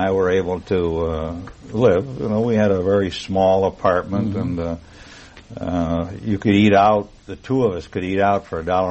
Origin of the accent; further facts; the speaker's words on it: Bay City, Michigan, United States; moved away as an adult; I started back in my hometown, which was Bay City, Michigan, and I did some announcing there on the local radio station, WBCM, and announced, did some remotes.